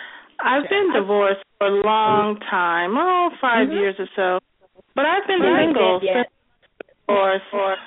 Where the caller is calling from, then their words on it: Maryland, United States; I'm calling from Maryland.